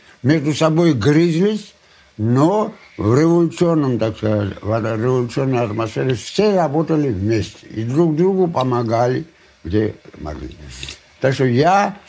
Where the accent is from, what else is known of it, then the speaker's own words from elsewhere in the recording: Tbilisi, Georgia; Я родился в Тифлисе. 6 ноября 1882 года.